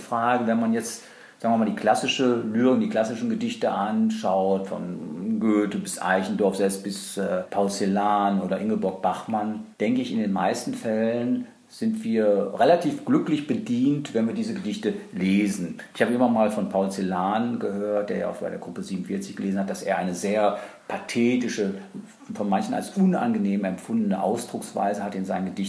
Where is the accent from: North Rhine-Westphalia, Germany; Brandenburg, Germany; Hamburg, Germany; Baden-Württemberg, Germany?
North Rhine-Westphalia, Germany; born there; also born or lived in Cologne / Berlin; now in Leipzig, Germany; ich bin am Niederrhein geboren, ich habe in Köln Klavier studiert, bin dann nach Berlin gegangen, dort habe ich noch ein Germanistikstudium gemacht und so im Jahr 2002 kam ich dann nach Leipzig